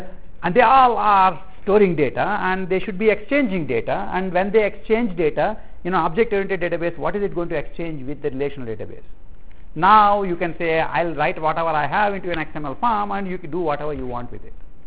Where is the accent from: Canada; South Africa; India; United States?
India; first language Telugu; English is a second language; when I first started speaking in English, I would actually generate sentences in my mother tongue, Telugu, and then convert it into English.